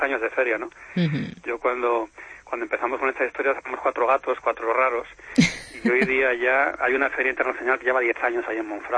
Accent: Madrid, Community of Madrid, Spain; Yo soy de Madrid, aunque vivo en la Sierra de Guadarrama

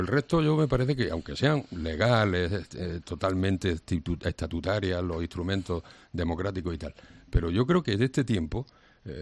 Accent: Andalusia, Spain; a mí me interesa como andaluz

